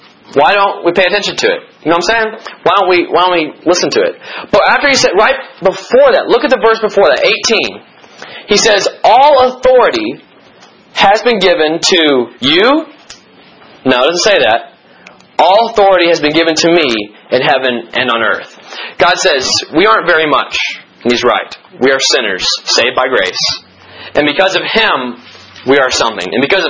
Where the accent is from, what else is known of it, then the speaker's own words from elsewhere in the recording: Memphis, Tennessee, United States; born there; I am a kid, born in Memphis. Yeah, did y'all know that? I was born in Memphis.